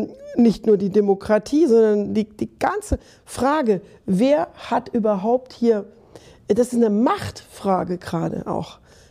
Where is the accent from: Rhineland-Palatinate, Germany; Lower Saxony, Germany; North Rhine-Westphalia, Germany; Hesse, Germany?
Rhineland-Palatinate, Germany; Trier; komme ich aus Trier, nicht?